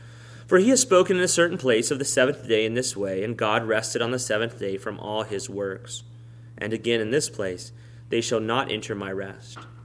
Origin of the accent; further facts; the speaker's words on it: Texas, United States; When I was growing up in South Texas during the 80s, there was still such a thing as rest.